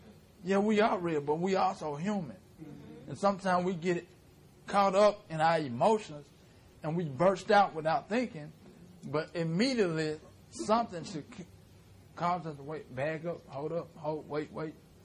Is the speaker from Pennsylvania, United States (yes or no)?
no; Memphis, Tennessee, United States; I had to catch myself. I'm from Memphis, man.